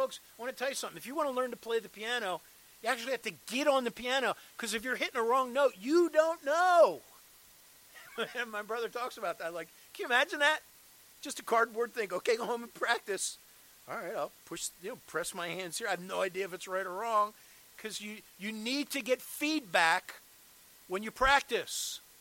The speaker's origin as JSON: {"language": "English", "town": "Drexel Hill", "region": "Pennsylvania", "country": "United States", "tie": "born there", "said": "I was born in Drexel Hill before we moved out to Westchester. We went to St. Andrew's Church in Drexel Hill"}